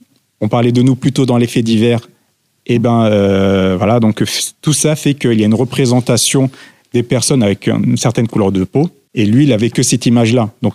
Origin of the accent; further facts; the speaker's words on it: Paris, Île-de-France, France; born there; Donc, je suis né à Paris, assez cosmopolite.